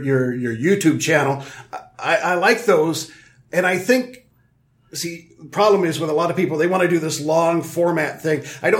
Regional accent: Canada; Okay, but I'm the Canadian kid in class.

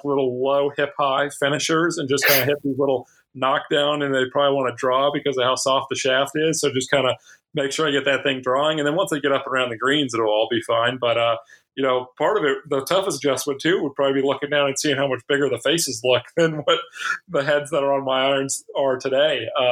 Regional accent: Kansas City, United States; we've got an event in Kansas City, and that's my hometown event

